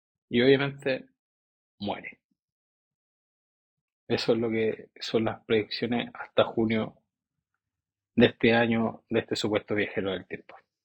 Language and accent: Spanish; Chile; en la región de los ríos, en mi país, Chile